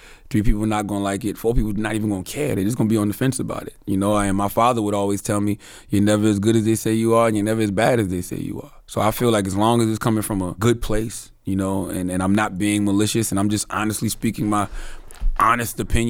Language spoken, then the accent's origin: English; South Carolina, United States; So I'm from South Carolina, I'm a Carolinian.